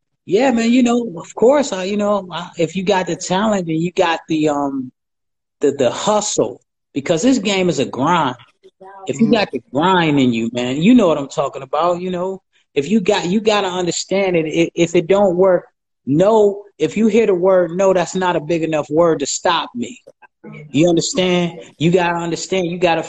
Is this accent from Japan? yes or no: no; Cleveland, Ohio, United States; I'm actually from Cleveland. From Cleveland, Ohio.